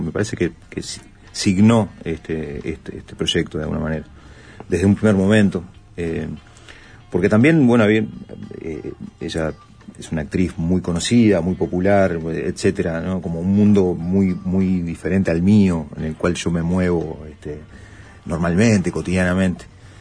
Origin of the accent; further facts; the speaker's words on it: Montevideo, Uruguay; yo soy montevideano